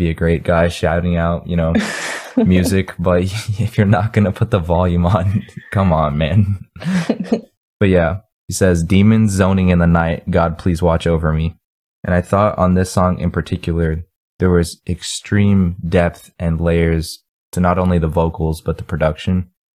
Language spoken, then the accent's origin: English; Texas, United States; As a Texan, I feel like he's specifically talking to us right there, speaking our Texan language.